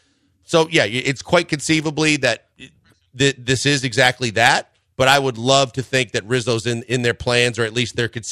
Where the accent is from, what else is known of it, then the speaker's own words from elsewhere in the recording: Midwest, United States; Just like growing up in the Midwest, stew would not count as a soup.